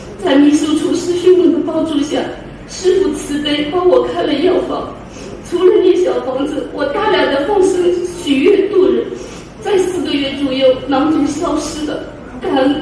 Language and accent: Chinese; Zhoushan, Zhejiang, China; 我是来自中国浙江舟山的